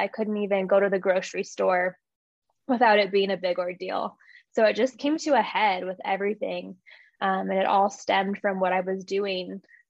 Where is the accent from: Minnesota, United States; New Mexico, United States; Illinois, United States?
New Mexico, United States; Albuquerque; So I'm from Albuquerque, New Mexico.